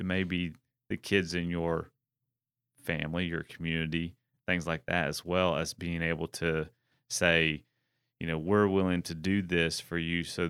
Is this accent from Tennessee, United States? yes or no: yes; Tennessee, United States; You know, growing up in East Tennessee where I grew up, people didn't move away.